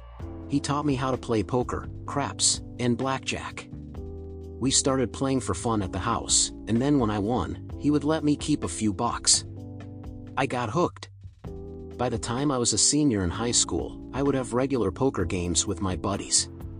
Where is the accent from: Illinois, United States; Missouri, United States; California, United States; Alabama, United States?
California, United States; now in Las Vegas, United States; I grew up in Orange County, California.